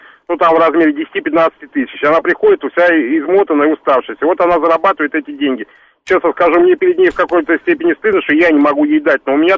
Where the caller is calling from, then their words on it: Moscow, Russia; Я звоню вам из Москвы.